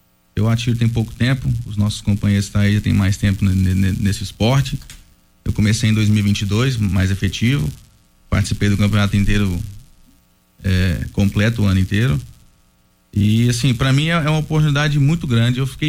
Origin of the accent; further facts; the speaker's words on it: Rio Verde, Goiás, Brazil; E de Rio Verde somos nós, do Goiás somos 6.